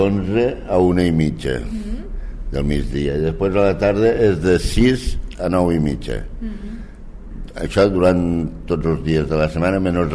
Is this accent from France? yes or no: no; Rasquera, Catalonia, Spain; la faig al meu poble, que és a Rasquera.